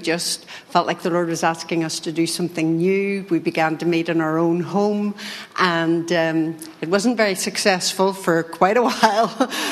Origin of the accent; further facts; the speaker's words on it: Belfast, Northern Ireland, United Kingdom; from this strange accent. You'll know I'm not from this part of the world. I'm from Belfast in Ireland, Northern Ireland.